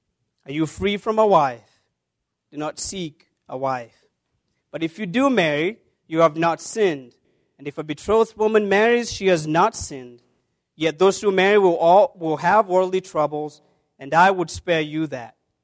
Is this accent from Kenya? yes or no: yes; Kenya; every time I tell people that I'm from Kenya, they always assume and think that I'm a long-distance runner.